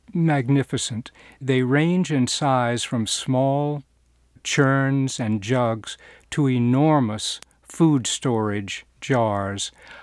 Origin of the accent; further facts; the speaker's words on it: the South, United States; Like most Southerners, I had been raised with the sort of general knowledge that perhaps somewhere in the past my family had owned slaves